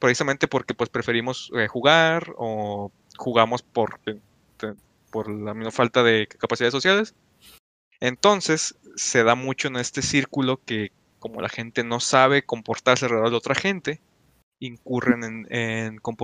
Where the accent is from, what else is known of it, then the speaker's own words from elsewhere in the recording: Mexico; Soy mexicano, para empezar. No tengo ascendencia rusa.